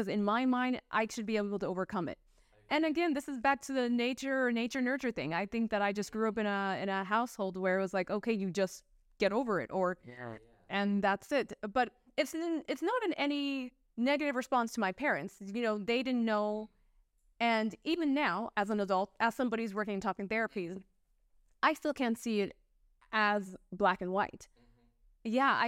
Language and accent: English; Los Angeles, California, United States; Because we're from the Los Angeles area and everyone's like, oh, there's so many guns in LA, you're gonna get killed.